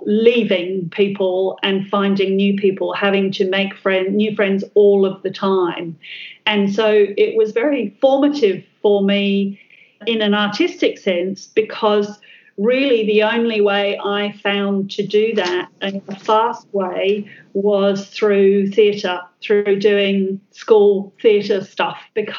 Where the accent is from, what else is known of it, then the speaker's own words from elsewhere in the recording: Bognor Regis, South East England, United Kingdom; so I was born in the UK and spent most of my early days in a little place called Bognor Regis on the south coast of England